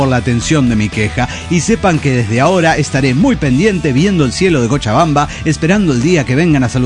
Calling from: Chihuahua, Mexico; de Chihuahua, México.

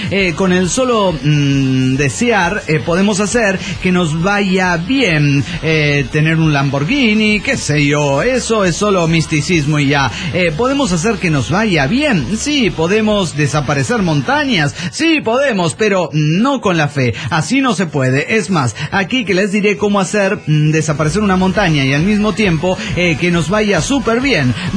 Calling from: Mexico City, Mexico; del DF mexicano.

